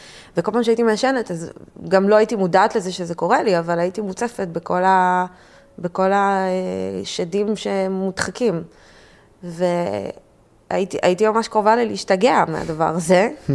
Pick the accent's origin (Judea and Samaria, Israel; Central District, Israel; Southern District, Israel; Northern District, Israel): Central District, Israel; Netanya; אני באה מנתניה, אני כאילו, אני למדתי מגיל צעיר להיות מאוד קשוחה.